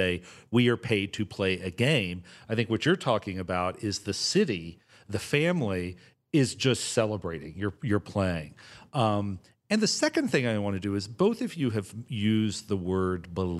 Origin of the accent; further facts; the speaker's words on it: Dallas, Texas, United States; I grew up in Dallas, so I was a Cowboys fan.